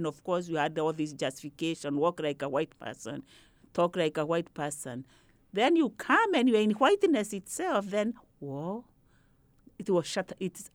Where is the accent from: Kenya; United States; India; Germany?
Kenya; also born or lived in Canada; I am from Kenya, but I also knew about social class very much. I also have done studies in racism when I was in Canada